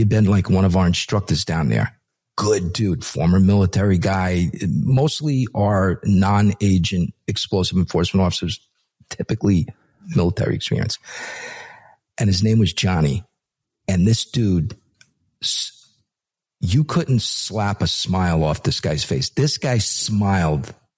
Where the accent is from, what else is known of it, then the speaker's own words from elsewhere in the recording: Brooklyn, New York, United States; hey, I'm from Brooklyn. It's like, I've never even seen a cornfield.